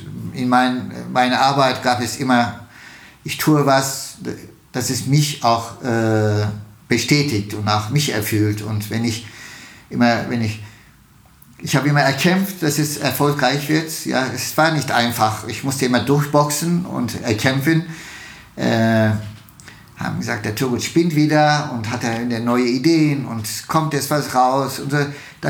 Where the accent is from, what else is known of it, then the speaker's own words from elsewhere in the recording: Istanbul, Turkey; German is a second language; also born or lived in Ulm; now in Frankfurt, Germany; Ich bin zwar ein schönste Stadt der Welt aufgewachsen in Istanbul und kam ich auch nach Ulm und war mir zu klein und dann kam ich nach Frankfurt, war mir auch klein, aber Frankfurt ist eine Stadt, man liebt sie im zweiten Blick und ich lebe gerne hier